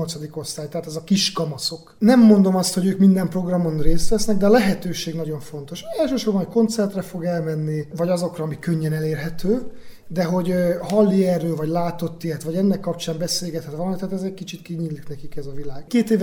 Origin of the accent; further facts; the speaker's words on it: Szombathely, Vas, Hungary; Szombathelyi vagyok, ott van a Szavária karnevál.